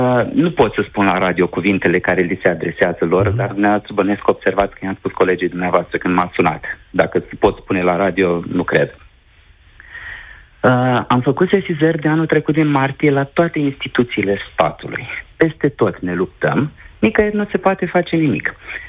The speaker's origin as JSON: {"language": "Romanian", "town": "Câmpulung Moldovenesc", "region": "Suceava County", "country": "Romania", "said": "suntem din Câmpul Moldovenesc."}